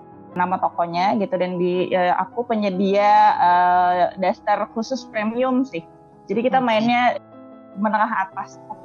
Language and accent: Indonesian; Kandangan, South Kalimantan, Indonesia; born there; di kota kelahiran gue, di Kandangan, Kalimantan Selatan.